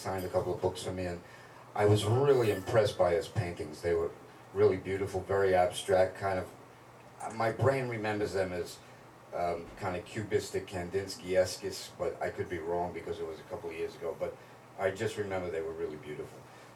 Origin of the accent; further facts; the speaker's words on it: Brooklyn, New York, United States; I'm going to fuck up a lot of these words because I'm from Brooklyn.